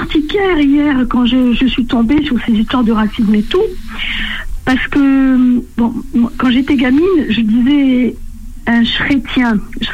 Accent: France; je suis française, si on peut dire.

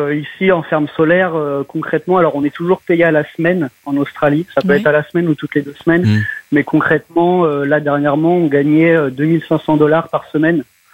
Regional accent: Blois, Centre-Val de Loire, France; je viens du Loir-et-Cher, je viens de la ville de Blois.

